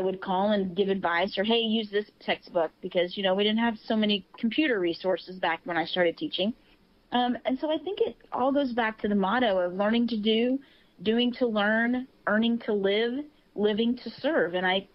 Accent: Kansas, United States; I went to Western Kansas because I'm from Southeast Kansas and I didn't know anything about it.

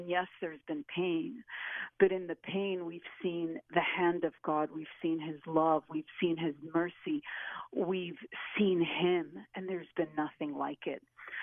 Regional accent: Florida, United States; also born or lived in Havana, Cuba; Well, I tell you, I was originally born in Havana, Cuba. So I was raised there in Florida with my family, and came to know the Lord when I was 18 years old.

